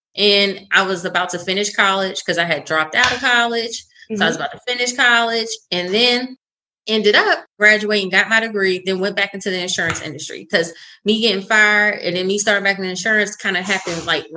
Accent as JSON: {"language": "English", "region": "Maryland", "country": "United States", "said": "So like I said, again, I'm originally from Maryland, PG County, Maryland."}